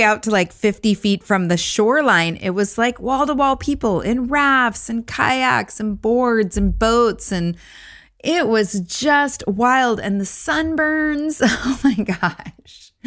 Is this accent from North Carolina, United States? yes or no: no; California, United States; I'm flying from Costa Rica to LA to spend time in Orange County, which is where I grew up, and go to my 30-year high school reunion.